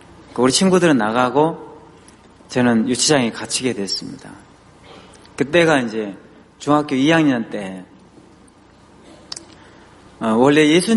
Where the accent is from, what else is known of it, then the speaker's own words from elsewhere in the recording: Sinan, South Jeolla, South Korea; 그 전라남도 신안이 제 고향인데